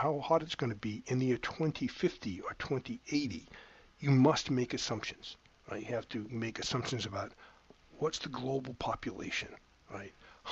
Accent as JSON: {"language": "English", "region": "Massachusetts", "country": "United States", "accent": "Massachusetts", "said": "And my Massachusetts accent, I'm sure, is not..."}